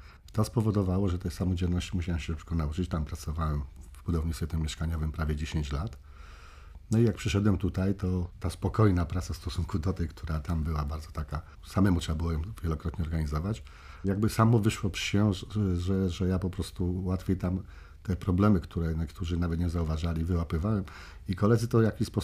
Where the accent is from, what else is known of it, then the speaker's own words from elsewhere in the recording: Łódź, Łódź Voivodeship, Poland; Ja się urodziłem, wychowałem na Dąbrowie, czyli na obrzeżach, znaczy praktycznie można powiedzieć na granicy Łodzi, bo ówczesna Tatrzańska, czy dzisiejsza Tatrzańska, to już było koniec Łodzi, to już były granice Łodzi. No ja mieszkałem przystanek bliżej, czyli przy Podgórnej, czy przy Rydza